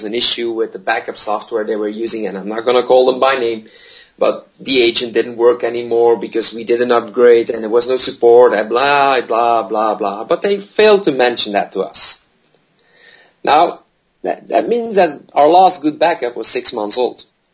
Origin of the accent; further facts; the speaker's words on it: Belgium; Now, I am from Belgium. I live close to Antwerp, but also pretty close to Brussels.